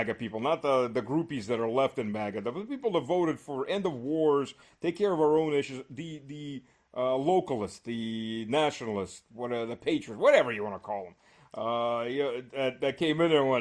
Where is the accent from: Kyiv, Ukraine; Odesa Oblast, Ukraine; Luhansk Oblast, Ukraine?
Luhansk Oblast, Ukraine; I'm from Lugansk, so this is not Lugansk city itself, but this is in the Lugansk province.